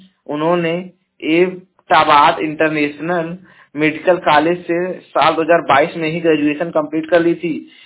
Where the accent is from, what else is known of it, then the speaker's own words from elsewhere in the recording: Jaunpur, Uttar Pradesh, India; और मैं उत्तर प्रदेश के जौनपुर जिले का निवासी हूँ।